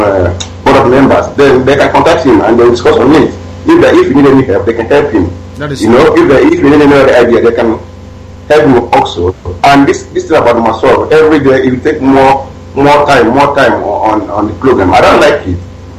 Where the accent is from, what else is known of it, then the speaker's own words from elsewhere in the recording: Igboland, Nigeria; I was born and brought up in Igbo land.